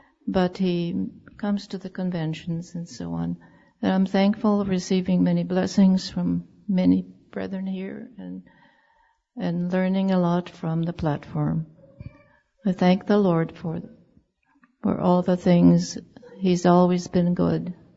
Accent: Melfort, Saskatchewan, Canada; from, I'm from Melfort, Saskatchewan.

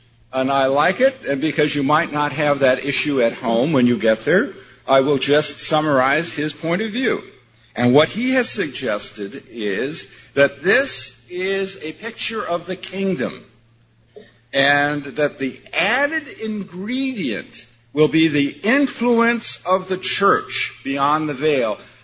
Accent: Minnesota, United States; where I grew up in Minnesota, they tended to throw it on the roads in the wintertime, and it didn't help.

